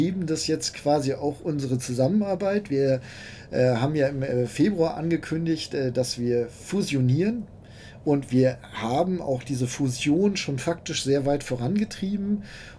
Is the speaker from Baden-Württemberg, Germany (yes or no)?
no; Bückeburg, Lower Saxony, Germany; Also meine alte Heimat, ich bin ja in Bückeburg aufgewachsen, ist jetzt nicht ganz so weit weg. Schaumburg halt der Bereich.